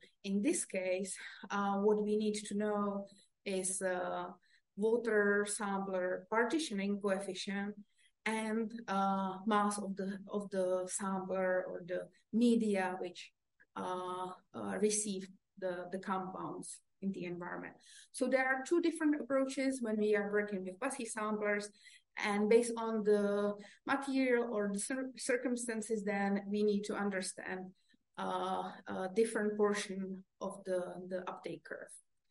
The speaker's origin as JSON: {"language": "English", "country": "Czechia", "second_language": "English", "said": "fish in six different rivers in my home country, Czech Republic."}